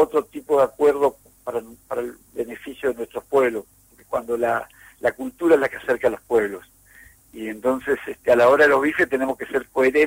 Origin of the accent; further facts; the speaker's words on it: Paso de los Libres, Corrientes, Argentina; yo soy de Paso de los Libres, Soy, mi abuela era brasileña, mi padre fue uno de los primeros locutores de LT12. Bueno, tengo mi corazón allí en Paso de los Libres